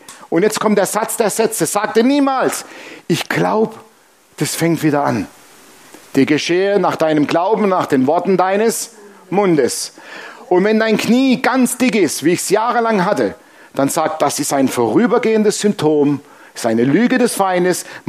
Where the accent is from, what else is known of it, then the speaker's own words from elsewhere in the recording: Baden-Württemberg, Germany; accent: Swabian; Ich habe ein komisches Deutsch, ich habe noch schwäbischen Dialekt